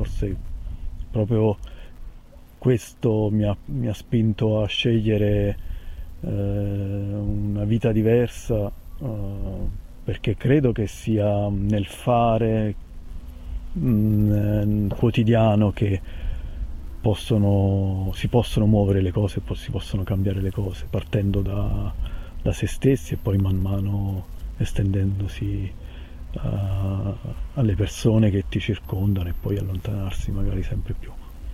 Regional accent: Cassano Irpino, Campania, Italy; born or raised there

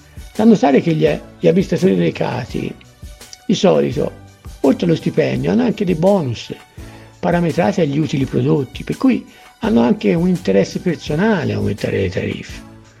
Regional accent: Prato, Tuscany, Italy; io sono di Prato.

